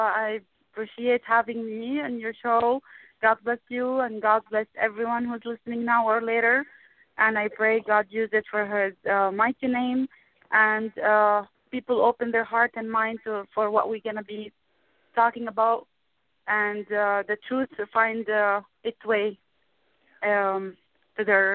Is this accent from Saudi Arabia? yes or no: yes; Saudi Arabia; also born or lived in Ramallah, Palestine / Jordan; The fact that I was born in the West Bank and the city called Ramallah, and then moved a little bit to Jordan, and then we settled in Saudi Arabia. I was at 9 years old at that time.